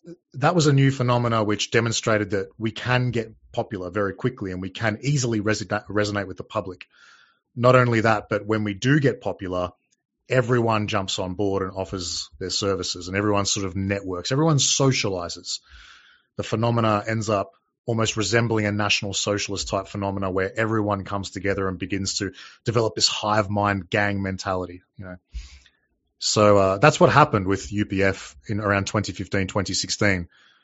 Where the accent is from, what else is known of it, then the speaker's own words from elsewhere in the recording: Australia; that's why I love being Australian.